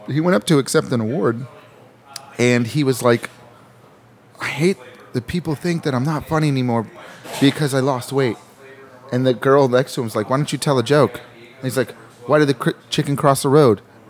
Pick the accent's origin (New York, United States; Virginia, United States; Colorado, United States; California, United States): California, United States; Los Angeles; I growing up in Los Angeles from 0 to 11. From 0 to 11, I was in Los Angeles